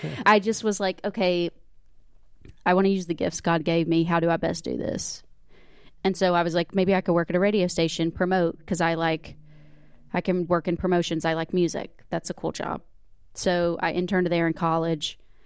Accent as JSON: {"language": "English", "town": "Auburn", "region": "Alabama", "country": "United States", "tie": "born or raised there", "also_born_or_lived": "Elk City", "said": "I lived in Elk City until I was in second grade, and then I moved to Auburn, and I was raised in Auburn, Alabama."}